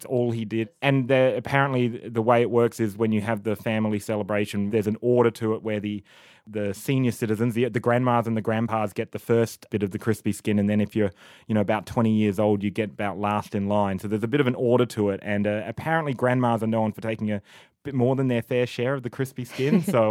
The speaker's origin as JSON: {"language": "English", "country": "Australia", "said": "And we're from Australia."}